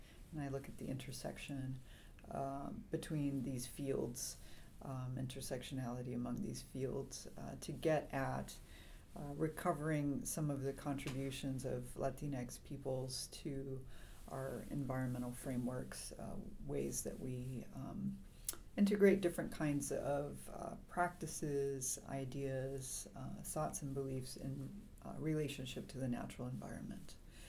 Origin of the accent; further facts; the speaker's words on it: Dallas, Texas, United States; I am from Dallas, Texas. I was born in South Dallas in Oak Cliff, which is now known as the Bishop Arts District, but it's been known longer as Oak Cliff.